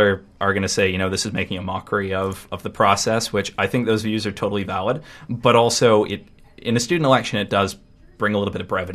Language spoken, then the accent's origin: English; United States; so I'm an international student, and I'm an American. I'll probably end up heading back to the States